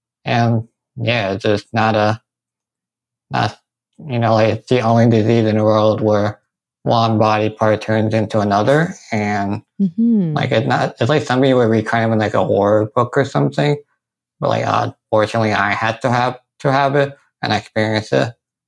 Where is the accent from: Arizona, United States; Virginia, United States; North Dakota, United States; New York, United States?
New York, United States; Yeah, I was born and raised and die here because that's where my parents are